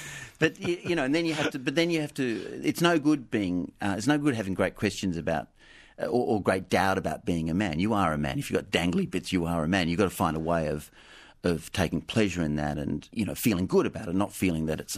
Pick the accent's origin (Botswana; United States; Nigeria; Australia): Australia; how would you be an Australian man? What did being an Australian man mean? And I think for me at the time, and I think I overthought this a lot.